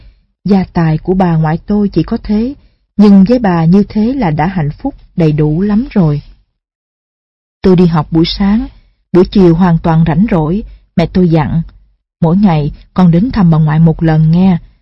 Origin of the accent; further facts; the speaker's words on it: Tam Ky, Quang Nam, Vietnam; Tôi sinh ra và lớn lên ở Tam Kỳ